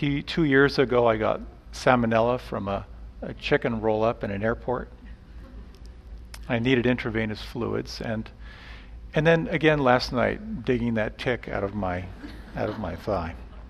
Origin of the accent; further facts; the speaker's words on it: Pennsylvania, United States; Growing up in the Pennsylvania Dutch country on a farm, the basic strategy was ignore it